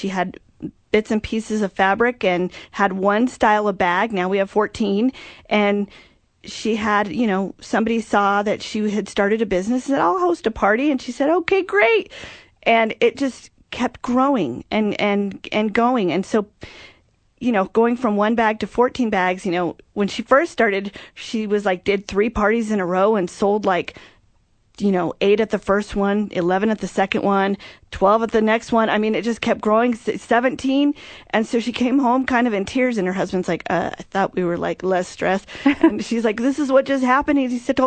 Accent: Los Alamos, New Mexico, United States; up in Los Alamos, New Mexico. So I'm a New Mexican. And my childhood friend, this is her company. And we grew up together in Los Alamos

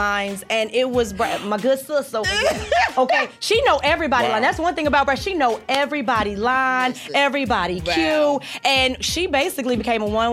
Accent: Chicago, Illinois, United States; And yes, I'm from Chicago, so we talk with our hands. I am expressive.

